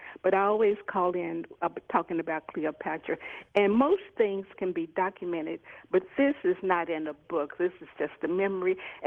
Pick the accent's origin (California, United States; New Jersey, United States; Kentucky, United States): Kentucky, United States; Louisville; He and I grew up together here in Louisville.